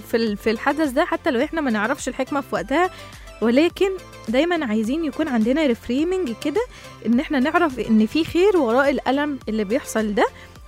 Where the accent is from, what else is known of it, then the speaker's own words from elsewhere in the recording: Egypt; واحنا كشعب مصري معروفين ان الشعب المصري يعني معروف بخفة دمه